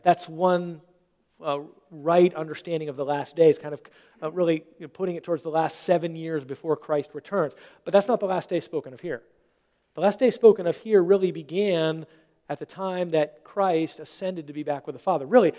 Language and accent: English; United States; maybe it's because we grew up in America